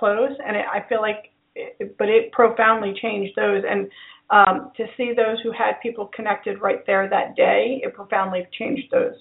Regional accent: New Jersey, United States; now in Louisville, United States; and I'm recording live in from Louisville, but I'm an East Coast girl, and I think your story, because I'm from North Jersey, but originally I'm from North Jersey and spent most of my childhood

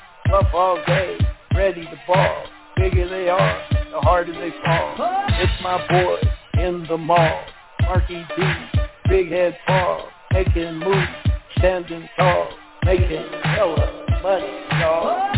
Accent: Los Angeles, California, United States; So that's how I grew up in South Central L.A. on 65th Place in L.A., Los Angeles, California.

